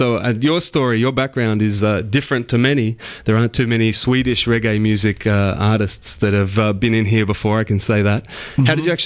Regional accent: Australia

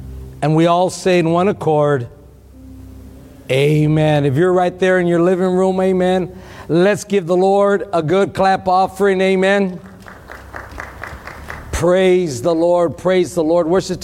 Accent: Texas, United States; I know there's a few people from Texas, my hometown there, tuning in here this morning

